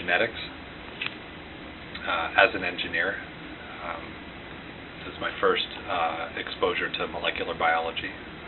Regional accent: Pennsylvania, United States; Pennsylvania. Near Valley Forge, Pennsylvania.

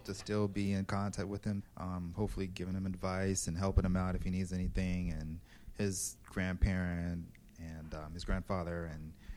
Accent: Germany; You know, I grew up in Germany, so I was around a different type of environment, different folks.

